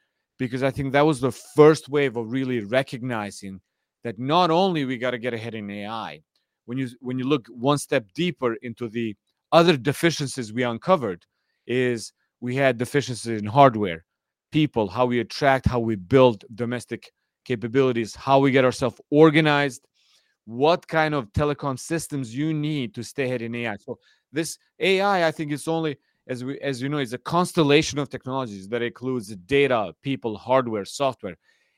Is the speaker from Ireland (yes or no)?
no; Kosovo; English is a second language; now in United States; I grew up in Kosovo, and my family wouldn't be alive if it wasn't for the U.S. military and the action that U.S. military took in 1999 against Serbian forces in Kosovo.